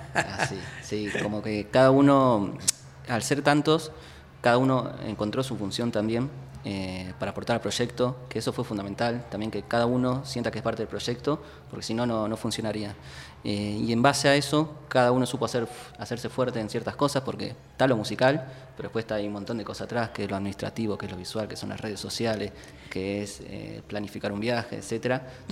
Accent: General Pico, La Pampa, Argentina; Nosotros somos de General Pico, que está situado como al norte de la provincia

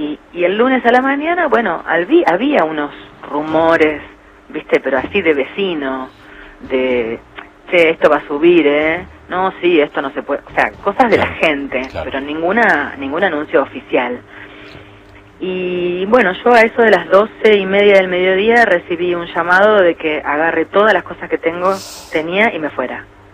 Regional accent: San Nicolás, Buenos Aires Province, Argentina; No, yo soy de San Nicolás.

